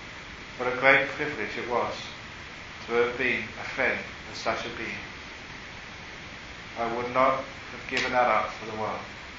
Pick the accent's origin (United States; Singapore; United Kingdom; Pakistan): United Kingdom; London; So as a young man growing up in London, I loved music, and it was one of the great cities of the world to grow up in if you love music.